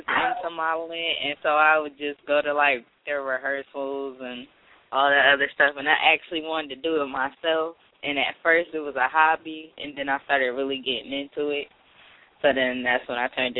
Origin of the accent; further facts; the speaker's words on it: Fayetteville, North Carolina, United States; I've been here pretty much all my life, so you can say I'm from Fayetteville, North Carolina.